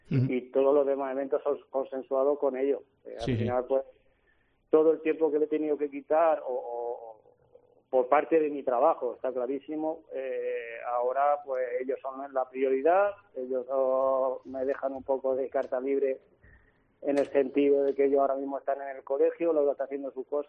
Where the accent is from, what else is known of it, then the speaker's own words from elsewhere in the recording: Mula, Region of Murcia, Spain; cuando estamos en Mula, en mi pueblo, me pide mucho la bicicleta